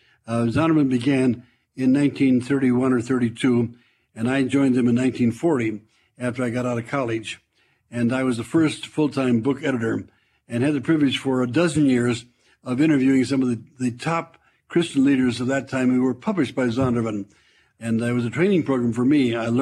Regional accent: Cleveland, Ohio, United States; I had gone back earlier to add a job back in my hometown of Cleveland, Ohio.

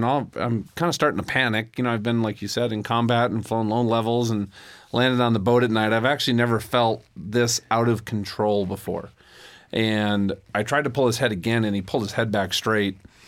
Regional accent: Minnesota, United States; I grew up in Minnesota, and we'd done a number of, trail rides

